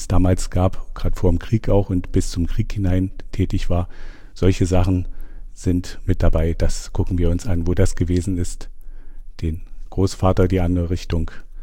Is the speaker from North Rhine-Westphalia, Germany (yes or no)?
no; Burg, Saxony-Anhalt, Germany; Ich bin gebürtiger Burger.